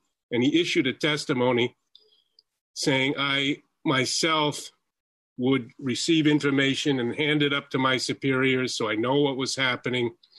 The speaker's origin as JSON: {"language": "English", "region": "Connecticut", "country": "United States", "tie": "born or raised there", "said": "I'm a writer. I grew up in Connecticut. My dad was an English professor. We had seven kids in the family. We were Catholic in the 60s."}